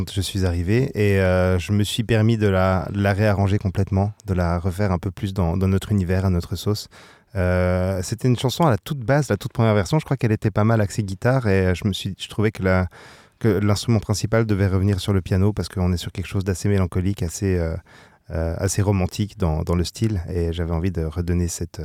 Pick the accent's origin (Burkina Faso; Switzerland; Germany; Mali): Switzerland; now in Paris, France; je suis suisse, mais j'habite à Paris.